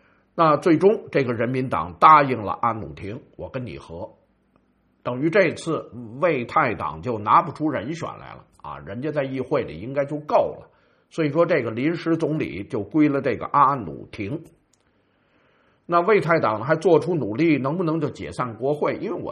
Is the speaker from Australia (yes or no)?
yes; Australia; 说什么时候我们澳大利亚人到这么一个程度啊